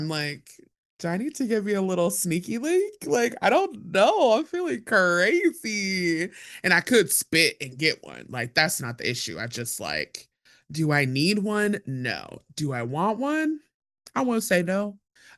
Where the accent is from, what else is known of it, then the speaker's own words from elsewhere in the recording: Cleveland, Ohio, United States; And I also love seeing my hometown of Cleveland just like shining in its glory